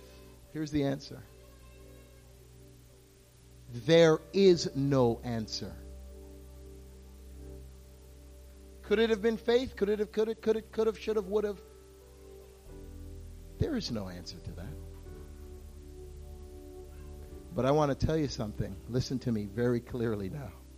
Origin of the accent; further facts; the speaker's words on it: Canada; By the way, I'm not American, okay? I'm Canadian.